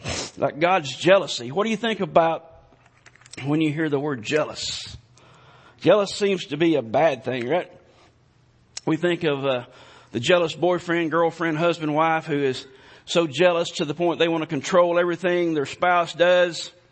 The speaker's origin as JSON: {"language": "English", "region": "Alabama", "country": "United States", "said": "because, of course, I'm from Alabama, Roll Tide, anyway."}